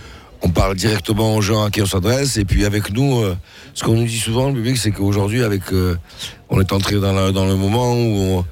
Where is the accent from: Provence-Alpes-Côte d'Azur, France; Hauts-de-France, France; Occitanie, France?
Occitanie, France; Sète; Ben moi, j'ai grandi à Sète. Mon père, il faisait défiler pour les 10 maillots. Donc, j'ai grandi à la Corniche. J'allais à l'école Paul Langevin quand j'étais petit.